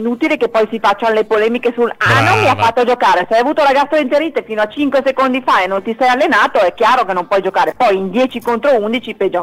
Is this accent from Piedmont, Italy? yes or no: yes; Piedmont, Italy; Che io sono piemontese per cortesia.